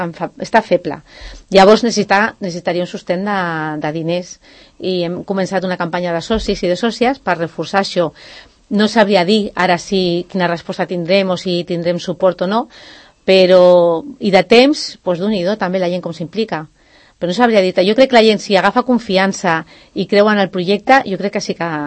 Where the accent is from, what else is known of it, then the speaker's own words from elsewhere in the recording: Sant Cugat del Vallès, Catalonia, Spain; O sigui que jo sóc de Sant Cugat de tota la vida, i tot i que s'hem mogut molt amb la família, però m'estimo molt Sant Cugat